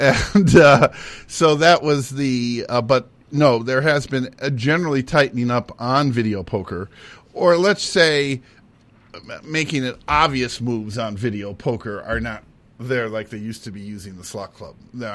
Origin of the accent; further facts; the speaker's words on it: Midwest, United States; I grew up in the Midwest.